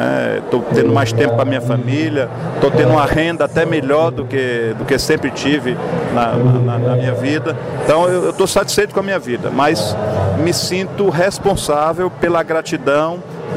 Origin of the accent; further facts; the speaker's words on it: Sobral, Ceará, Brazil; muitas oportunidades que foram dadas pelo povo da minha terra, Sobral, que me elegeu duas vezes prefeito, pelos meus conterrâneos cearenses